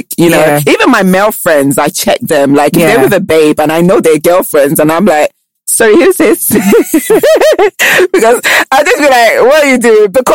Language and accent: English; Jamaica; now in Nigeria; I've already said I grew up in Jamaica, and that includes men as well. I hadn't dated a Nigerian before I got to Nigeria.